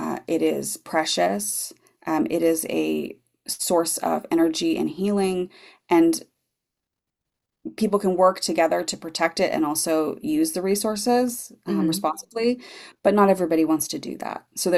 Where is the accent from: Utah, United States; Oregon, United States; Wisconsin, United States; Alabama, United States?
Oregon, United States; Gearhart; now in Astoria, United States; I grew up in Gearheart